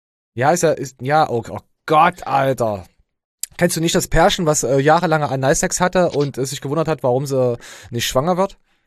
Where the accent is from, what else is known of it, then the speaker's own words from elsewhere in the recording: Germany; warum bedenke ich als Deutscher dann wieder, dass es abwertend ist?